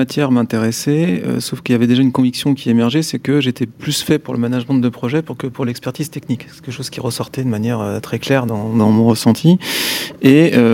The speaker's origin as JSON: {"language": "French", "region": "Auvergne-Rhône-Alpes", "country": "France", "said": "je viens d'une famille d'agriculteurs de Savoie, donc le plancher des vaches, moi, j'assume complètement."}